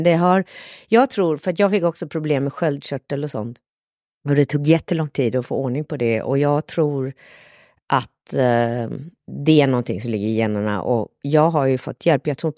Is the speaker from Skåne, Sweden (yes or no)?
yes; Skåne, Sweden; born or raised there; also born or lived in Kalmar